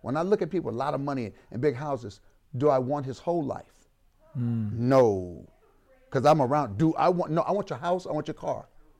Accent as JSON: {"language": "English", "town": "Benton Harbor", "region": "Michigan", "country": "United States", "said": "I'm a kid from Benton Harbor, Michigan. I wasn't supposed to be here."}